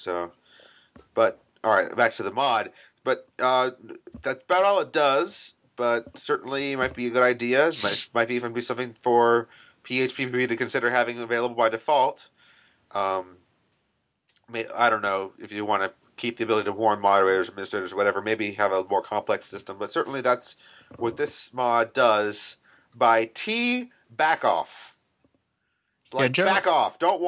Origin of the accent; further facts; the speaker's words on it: California, United States; I'm a Californian, not necessarily for anybody, but not used to it.